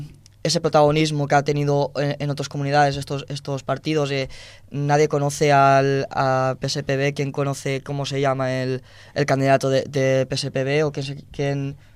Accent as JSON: {"language": "Spanish", "town": "Villajoyosa", "region": "Valencian Community", "country": "Spain", "said": "yo vengo de Villajoyosa, tuve un cuatripartito ya en su momento"}